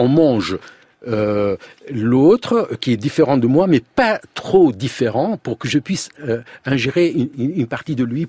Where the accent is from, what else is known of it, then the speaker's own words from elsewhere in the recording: Switzerland; un Suisse, disons, puisque je viens de Suisse